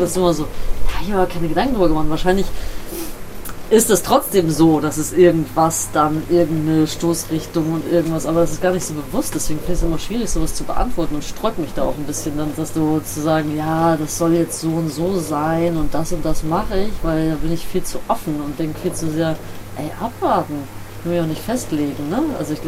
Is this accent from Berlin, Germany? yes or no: no; Bremen, Germany; Also, ich komme aus Bremen-Nord, Blumenthal, da bin ich aufgewachsen, kennst du vielleicht, auch so ein abgehängter Stadtteil.